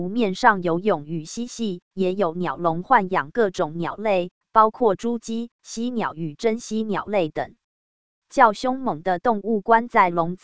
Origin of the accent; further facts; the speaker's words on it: Taiwan; 途中司机问我来自何处，我告知来自台湾